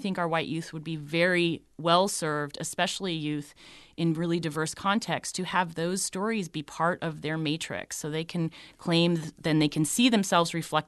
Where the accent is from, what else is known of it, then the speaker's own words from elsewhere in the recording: Colorado, United States; I'm from Colorado. I love being from Colorado.